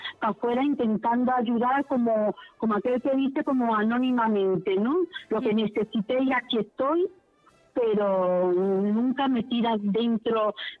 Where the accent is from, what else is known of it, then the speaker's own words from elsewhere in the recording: Ceuta, Spain; now in Antequera, Spain; Yo soy de Ceuta, por motivos del trabajo, pues nos tuvimos que venir aquí a Antequera. Y ya te digo, pues son 20, 24 años lo que yo conozco la cofradía de la Pollinica